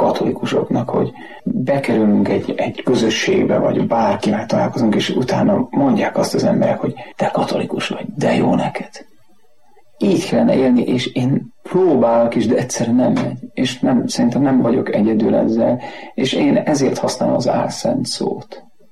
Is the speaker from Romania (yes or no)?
no; Slovakia; Felvidéki kisfaluból származom, egy 1000 lakosú római katolikus falu. A mi plébánia templomunk az Bacsfa Szent Antal, ahol édesapám a 60-as évek elejétől a mai napig kántor.